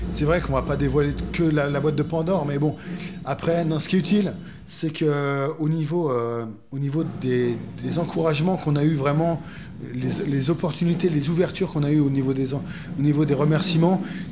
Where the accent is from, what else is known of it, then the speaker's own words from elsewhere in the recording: France; On est des Français, on est fiers de l'être. Voilà, moi je chante dans la langue de Shakespeare, mais j'aime bien Molière aussi. Mmh. Donc du coup, je suis fier de mon pays